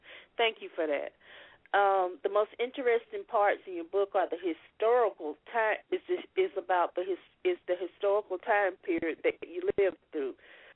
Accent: the South, United States; I've always lived in the South and I was born in the South. I'm like an hour from the Alabama state line.

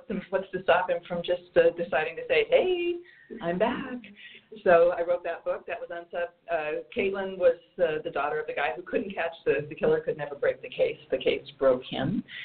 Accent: California, United States; Because I grew up in California.

